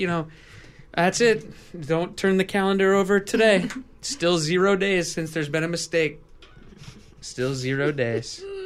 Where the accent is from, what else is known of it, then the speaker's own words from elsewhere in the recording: Seattle, Washington, United States; I'm from Seattle.